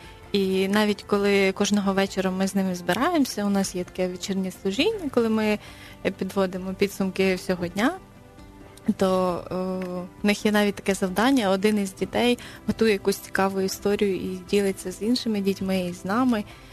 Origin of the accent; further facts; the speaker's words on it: Mykolaiv, Mykolaiv Oblast, Ukraine; also born or lived in Buzke; Я народилася в селі Бузькому, але це Миколаївської області.